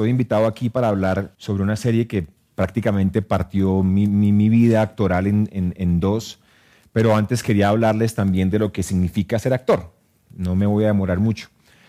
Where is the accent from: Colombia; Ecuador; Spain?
Colombia; Medellín, Antioquia; soy de Medellín, soy daltónico, soy sagitario, tampoco importa mucho, pero soy actor.